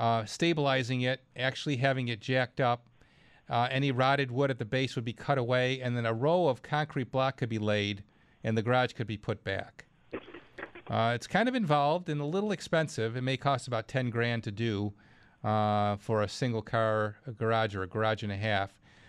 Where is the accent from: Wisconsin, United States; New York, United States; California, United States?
New York, United States; Clarence; it's my hometown, Clarence, New York.